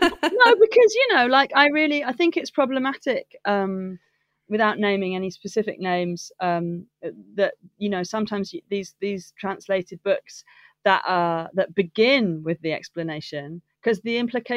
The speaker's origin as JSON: {"language": "English", "country": "United Kingdom", "said": "as you can hear, I'm British"}